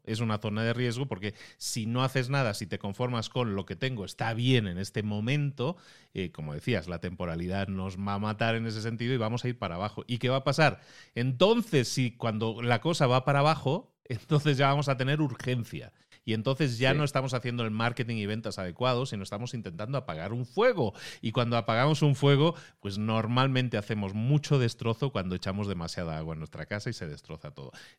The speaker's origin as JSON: {"language": "Spanish", "town": "Barcelona", "region": "Catalonia", "country": "Spain", "said": "Entonces, en Barcelona, de donde yo soy, dicen, ya, entonces ya eres un pancha contenta, ¿no?"}